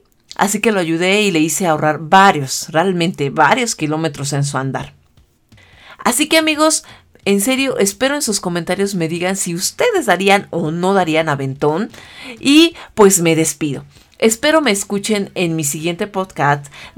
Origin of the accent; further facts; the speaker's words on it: Mexico City, Mexico; Yo soy de la Ciudad de México.